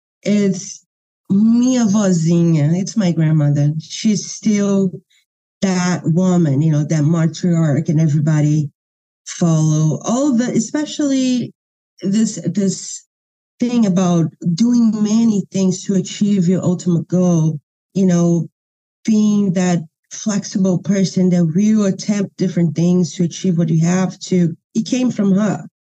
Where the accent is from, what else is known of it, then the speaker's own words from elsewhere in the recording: Minas Gerais, Brazil; English is a second language; Well, listen, I come from a state that it's known for its food. I come from Minas Gerais, and that's the place to go to eat.